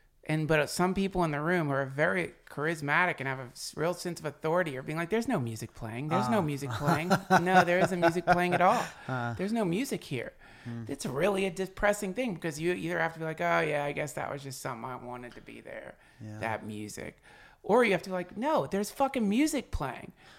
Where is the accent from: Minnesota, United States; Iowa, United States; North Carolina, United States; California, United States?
North Carolina, United States; I came from North Carolina.